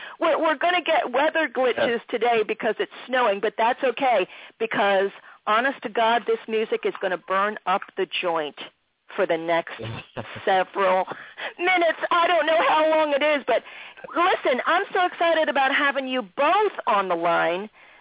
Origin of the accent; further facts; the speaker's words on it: Philadelphia, Pennsylvania, United States; If I'm from Philadelphia and I'm going to play something that was a profound memory when I was coming up